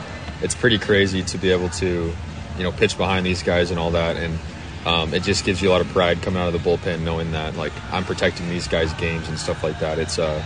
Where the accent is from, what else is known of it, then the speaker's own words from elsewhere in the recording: Phoenix, Arizona, United States; I mean, I'm from Phoenix, and I'd say this is probably a little better.